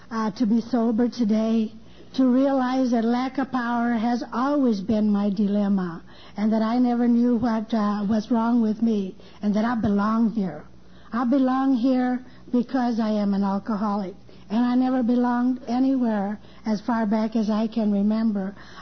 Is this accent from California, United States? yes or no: yes; California, United States; I was born and raised in Orange County in Almedina.